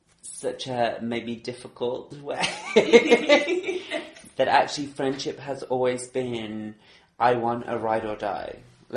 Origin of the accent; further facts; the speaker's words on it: England, United Kingdom; I'm not a traveller. I'm very English.